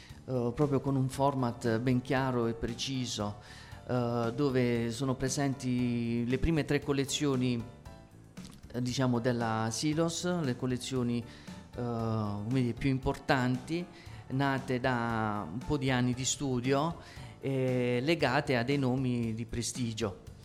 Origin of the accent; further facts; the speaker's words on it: Apulia, Italy; Sì, perché io sono pugliese e l'idea è quella di valorizzare, diciamo, i vari bacini della Puglia